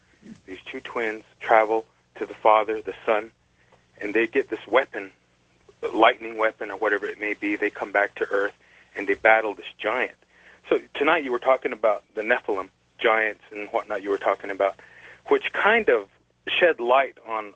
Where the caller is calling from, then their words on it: Window Rock, Arizona, United States; I'm calling from Windrock, Arizona.